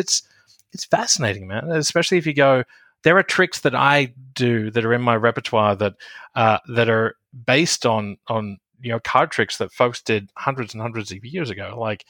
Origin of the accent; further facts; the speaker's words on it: Australia; accent: Australian; The first tier was the Australian accent. I'm from Australia, and so I would play up the Australian accent.